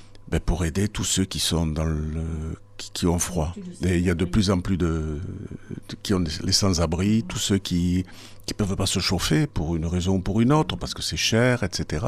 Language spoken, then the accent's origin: French; Tarbes, Occitanie, France; born there; Je suis né à Tarbes et je contemple les Pyrénées